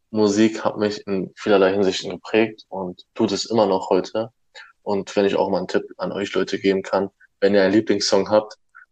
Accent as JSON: {"language": "German", "country": "Germany", "tie": "born there", "said": "also meine Großeltern sind in der Türkei geboren und ich bin auch in Deutschland geboren, aber halt türkische Wurzeln."}